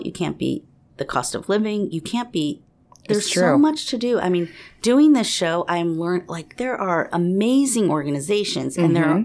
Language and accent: English; San Diego, California, United States; also born or lived in Boston / New York City; now in Ohio, United States; I mean, I grew up in San Diego. Yeah, I grew up in San Diego. I went to school in Boston, lived in New York City.